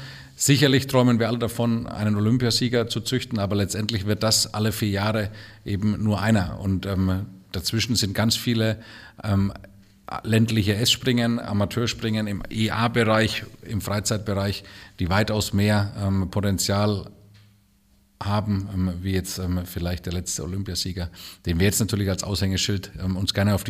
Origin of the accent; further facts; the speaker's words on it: Bavaria, Germany; Ja, ich hoffe, es wird auch ähnlich, wie wir es aus den heimatlichen Gefilden kennen. Und wir bekommen so ein bisschen das bayerische Flair hier reproduziert.